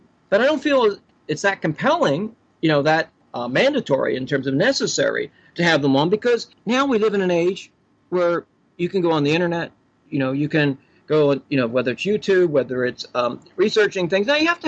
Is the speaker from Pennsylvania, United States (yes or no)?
yes; Philadelphia, Pennsylvania, United States; also born or lived in Florida / Texas / California / Idaho; But I am broadcasting from Philadelphia, Pennsylvania. I hail from Philadelphia. I've lived in many places, Florida, Texas, California, even Idaho. But I'm glad to be back in this area